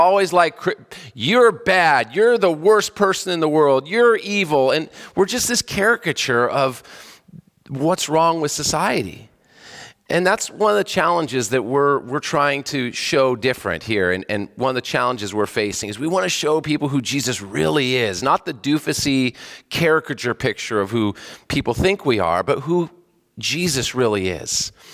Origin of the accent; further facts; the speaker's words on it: California, United States; Well, growing up in California, a lot of my church members at my dad's church worked at Disneyland